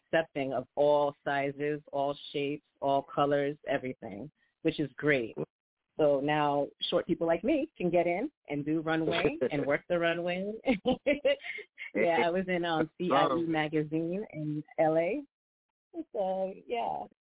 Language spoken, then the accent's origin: English; Queens, New York, United States; I'm from Queens, New York, and I do a lot.